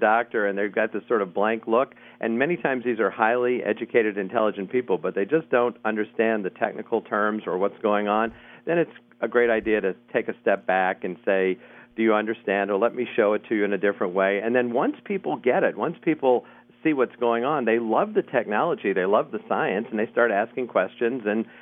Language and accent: English; New Orleans, Louisiana, United States; Well, as you mentioned, I'm originally from New Orleans. I got my undergraduate degree from Tulane.